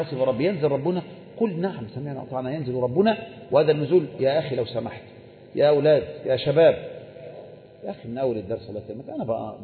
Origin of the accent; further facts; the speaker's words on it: Egypt; طيب إحنا عندنا في مصر ثلث الليل الأخير يبدأ من الساعة واحدة